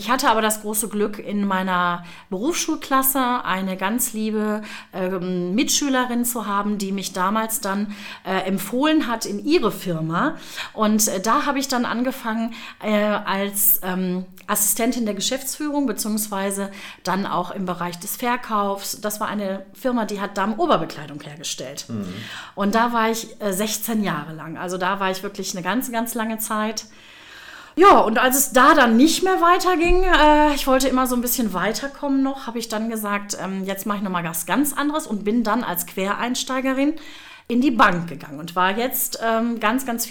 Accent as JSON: {"language": "German", "town": "Gelsenkirchen", "region": "North Rhine-Westphalia", "country": "Germany", "tie": "born there", "lives_now": "Bunde, Germany", "said": "Ja, also gebürtig bin ich aus Gelsenkirchen, also ganz tiefes Ruhrgebiet, wie man so schön sagt."}